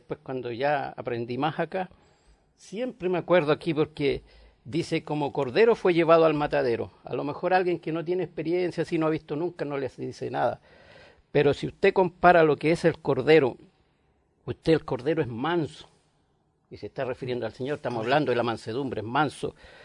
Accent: southern Chile, Chile; Yo, como vengo del sur de Chile, no viví en el campo, pero en las comunas cerca del campo, y tenía amigos y familiares de campo.

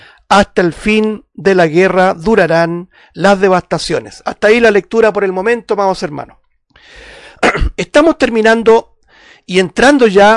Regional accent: Puente Alto, Santiago Metropolitan Region, Chile; los que somos de acá, de Chile, de la región metropolitana, en Santiago, en la capital, Puente Alto.

